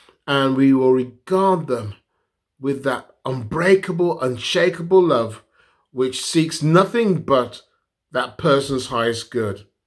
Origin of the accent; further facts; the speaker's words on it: Wolverhampton, West Midlands, United Kingdom; That was my life growing up in Wolverhampton.